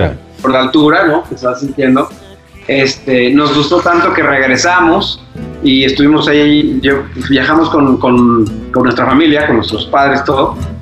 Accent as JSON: {"language": "Spanish", "region": "Hidalgo", "country": "Mexico", "said": "Mira, nosotros también, digo, somos mexicanos y aquí, pues comemos saltamontes, de todo"}